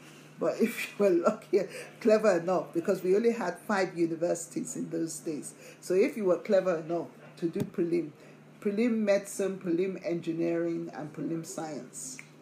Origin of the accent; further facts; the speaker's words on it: Nigeria; So growing up in Nigeria, I think has given me a lot of strength in the sense that it structured me